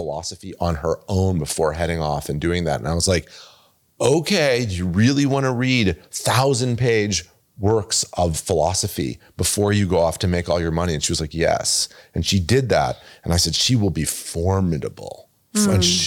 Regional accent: France; just understand that I grew up in France.

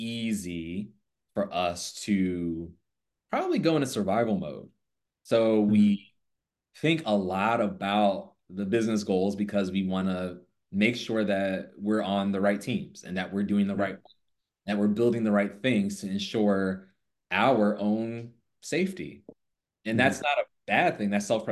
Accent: the South, United States; To borrow from my experience as a Southerner.

